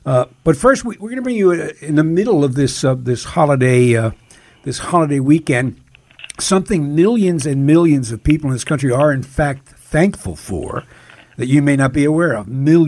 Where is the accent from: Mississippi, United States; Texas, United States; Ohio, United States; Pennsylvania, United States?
Pennsylvania, United States; Philadelphia; and I'm a Philadelphian and am not